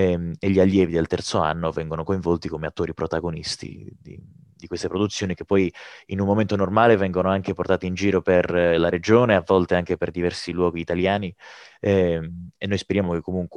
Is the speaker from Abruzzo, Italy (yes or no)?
no; Cagliari, Sardinia, Italy; now in Venice, Italy; Io sono partito da Cagliari, quindi dall'isola della Sardegna, per arrivare sino a Venezia per inseguire il mio sogno e studiare recitazione.